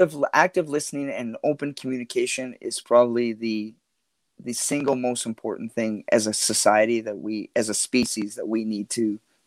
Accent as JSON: {"language": "English", "country": "Canada", "said": "You know, as a Canadian, in this country, it is, it's not the best country in the world, but it's the best country to me."}